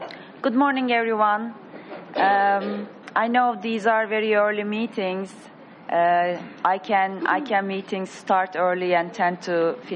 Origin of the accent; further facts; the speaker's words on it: Turkey; I'm originally from Turkey.